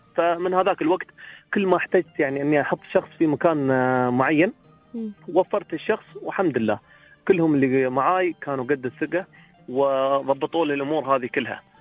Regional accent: United Arab Emirates

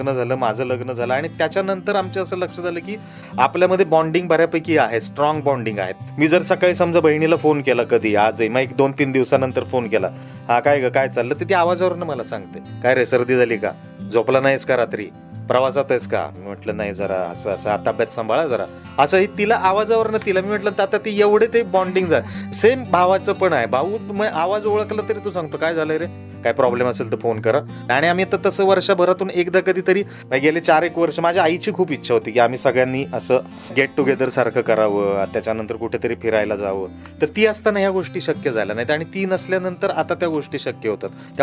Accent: Pune, Maharashtra, India; also born or lived in Tembhurni / Kolhapur / Ahmednagar; पण माझं जे मला बालपण आठवतं ते सगळं पुण्यातलं आठवतं. आणि 10वीपर्यंत पुण्यात काढल्यानंतर मार्क कमी पडल्यामुळे मग मला नगरला पाठवलं लोकांनी, घरच्यांनी.

